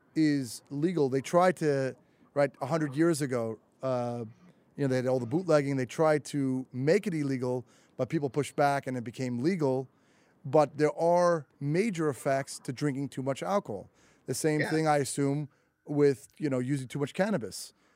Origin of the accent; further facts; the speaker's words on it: New York, United States; I come from New York, right? New York, but everything's sweet or bland.